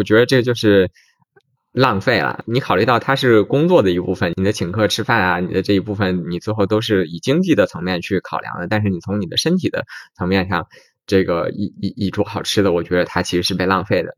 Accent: Beijing, China; 毕竟我是北京人，实际情况我是比较了解的。

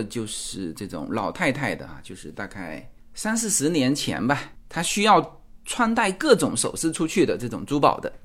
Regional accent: China; now in United States; 按照我们中国人的这个角度啊看过去

